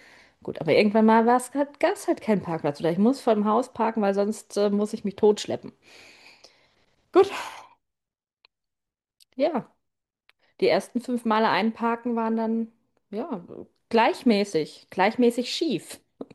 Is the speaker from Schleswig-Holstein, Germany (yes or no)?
no; Bavaria, Germany; Ich komme ja aus Bayern, da gibt es Berge.